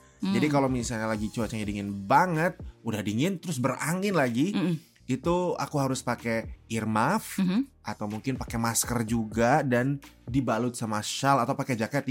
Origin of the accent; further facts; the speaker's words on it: Bojongsoang, West Java, Indonesia; Malah kayak logat mana nih, Bojongsoang, kampung halaman saya.